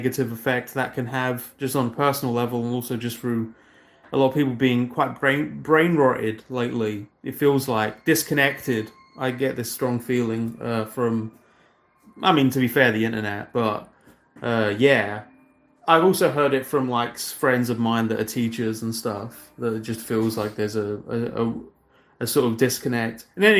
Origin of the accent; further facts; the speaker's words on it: United Kingdom; Yeah, I'm British for no reason.